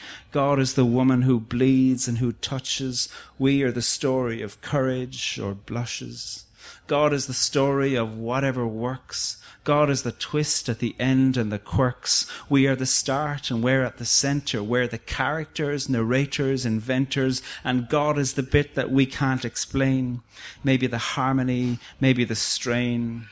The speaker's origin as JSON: {"language": "English", "town": "Cork", "region": "Munster", "country": "Ireland", "tie": "born or raised there", "also_born_or_lived": "Dublin / Switzerland / Australia / Uganda", "lives_now": "Belfast, United Kingdom", "said": "And I grew up in Cork and then travelled around the place. I had a kind of a nomadic decade where I lived for a bit in Dublin and then Switzerland and Australia and Uganda and the Philippines"}